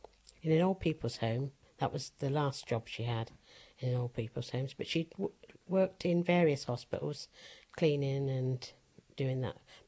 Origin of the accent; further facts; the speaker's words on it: South East England, United Kingdom; also born or lived in Castleconnell, Ireland; Well, I was born in Castleconnell, County Limerick, in 1941. I came over here into England in 1948. Went to school at St Joseph's Catholic School, just at the bottom of Headington Hill. Stayed there until I was 15.